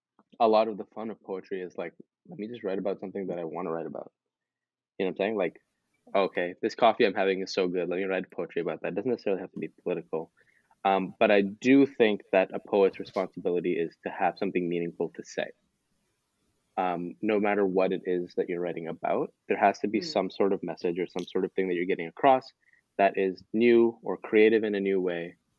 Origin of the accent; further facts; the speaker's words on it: Pakistan; I'm Pakistani. My parents are from Pakistan. So I was one of those immigrant children